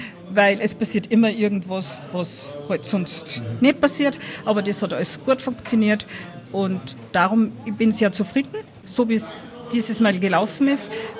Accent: Upper Austria, Austria; Ja, ich bin aus der Gegend, ich bin zwar Zugrast, wie man so im Innviertelchen sagt, aber ich bin aus der Gegend

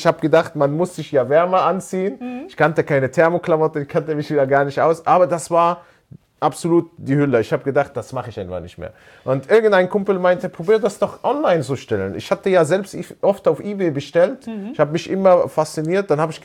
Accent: Palestine

